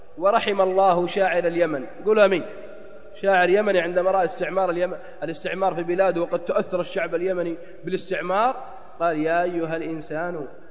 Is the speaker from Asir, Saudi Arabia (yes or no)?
no; Jeddah, Makkah Province, Saudi Arabia; لو عندنا في جدة واحد ينام 3 شهور